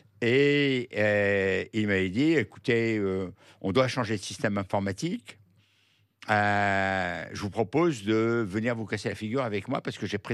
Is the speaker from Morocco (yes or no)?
yes; Oujda, Oriental, Morocco; born there; Et c'est ainsi que je suis né à Oujda.